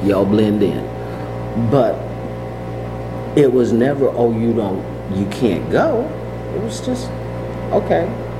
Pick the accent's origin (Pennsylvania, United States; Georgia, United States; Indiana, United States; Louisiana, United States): Georgia, United States; I was born here in Cobb County, born at home, which was not unusual at the time. Went to Lemon Street Elementary, Lemon Street High School, graduated with honors, attended Albany State, taught Miami, and then came back home